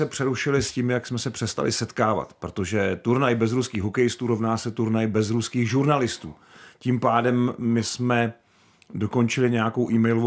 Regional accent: Prague, Czechia; já jsem vyrůstal nedaleko odtud na Vinohradech

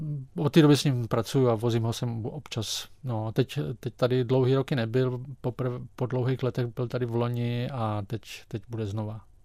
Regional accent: Valašské Meziříčí, Zlín Region, Czechia; já jsem původně z Valašského Mezříčí

